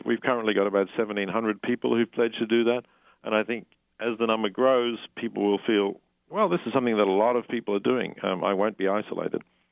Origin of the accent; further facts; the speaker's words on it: Australia; I'm Australian